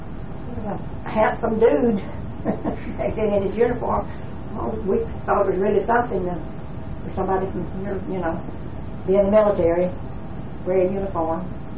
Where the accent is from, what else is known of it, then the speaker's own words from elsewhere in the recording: Guntersville, Alabama, United States; They didn't do it in Gunnersville. They didn't do it in my hometown.